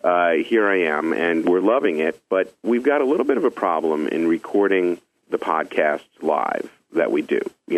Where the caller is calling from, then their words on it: New York City, New York, United States; Calling from New York City